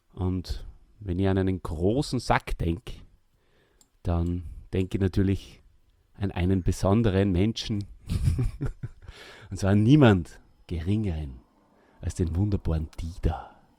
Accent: Austria; wir als Österreicher waren natürlich ein bisschen überrascht, wie der Nikolaus hier in dieser Folge dargestellt wird.

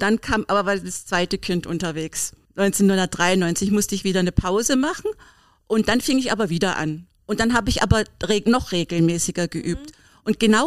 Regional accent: Berlin, Germany; Also ich komme ja aus Berlin und Berlin bietet ja eigentlich alles an.

